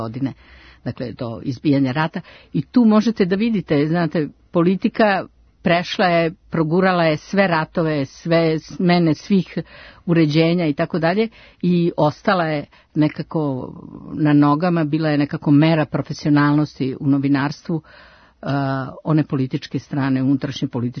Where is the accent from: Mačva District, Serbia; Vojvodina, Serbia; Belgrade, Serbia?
Belgrade, Serbia; rasla sam ovde u Beogradu sa svim normalnim uslovima i konforu nikad preteranim